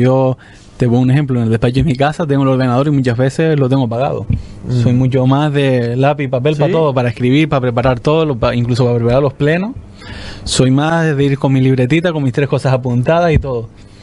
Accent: Canary Islands, Spain; somos de Fuerteventura, no vamos a defender lo nuestro, ¿qué vamos a defender?

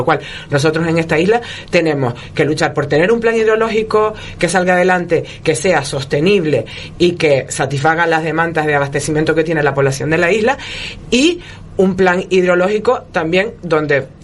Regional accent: Canary Islands, Spain; nuestra vida en nuestro territorio como canarios y canarias

